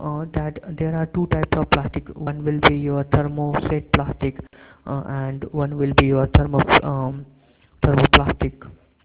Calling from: India; English is a second language; Yes, good morning, sir. … I'm calling from India.

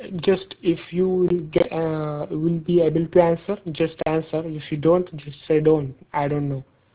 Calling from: India; I'm calling from India, and basically I'm a market researcher working on fleet management market.

